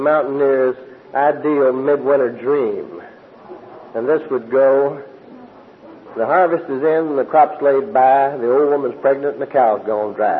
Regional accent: North Carolina, United States; born there; I was born on Groundhog Day back in the mountains of North Carolina.

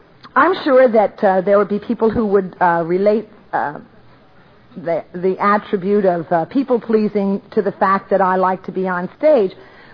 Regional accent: Brooklyn, New York, United States; In fact, I was born and raised in Brooklyn. I even got the Dodgers before you guys did.

